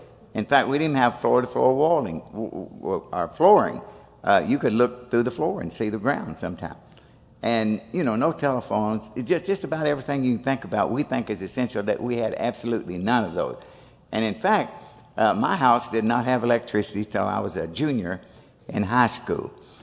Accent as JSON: {"language": "English", "town": "Nortonville", "region": "Kentucky", "country": "United States", "tie": "born there", "said": "I was born in Nortonville, Kentucky on May the 30th, 1933."}